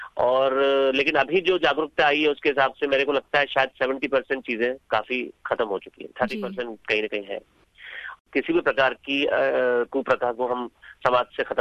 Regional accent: Rajasthan, India; जबकि मैं राजस्थान का रहने वाला हूँ

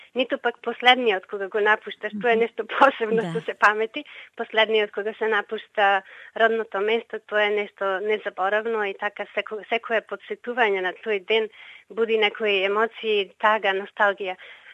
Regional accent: Ptichari, Pelagonia, North Macedonia; Јас потекнувам од село Птичари, Битолско.

